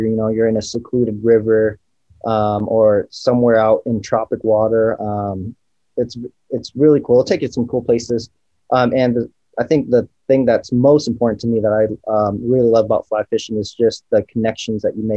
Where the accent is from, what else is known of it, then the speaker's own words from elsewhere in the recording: Michigan, United States; now in California, United States; I grew up in Michigan. So, you know, that's all everyone do up there is they either fish or they hunt.